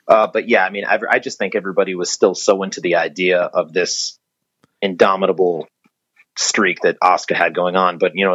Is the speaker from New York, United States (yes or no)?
no; Providence, Rhode Island, United States; we're from the New England area, specifically Providence, Rhode Island